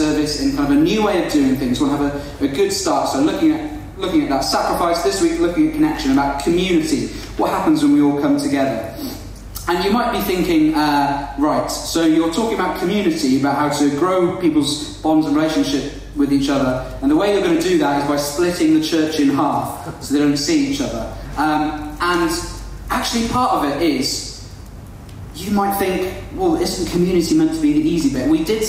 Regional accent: Wales, United Kingdom; first language Welsh; English is a second language; I'm Welsh, I know I've lost the accent, but I grew up in Wales, Welsh is my first language, did everything in my life in Welsh up until now. But just because I've lived here for a while, I've totally lost it.

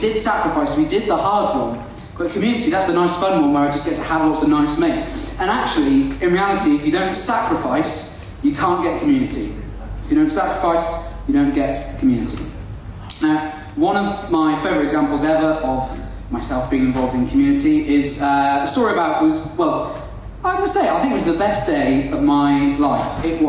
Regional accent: Wales, United Kingdom; first language Welsh; English is a second language; I'm Welsh, I know I've lost the accent, but I grew up in Wales, Welsh is my first language, did everything in my life in Welsh up until now. But just because I've lived here for a while, I've totally lost it.

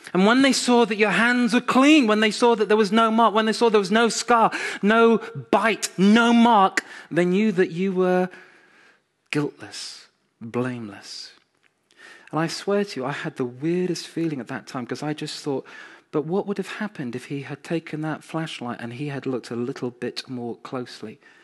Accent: York, Yorkshire and the Humber, United Kingdom; when I was growing up in York, cycling on the pavement

